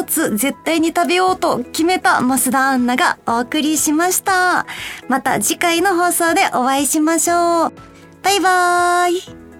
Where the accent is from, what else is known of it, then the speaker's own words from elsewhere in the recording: Osaka, Japan; 私の地元でもある大阪なので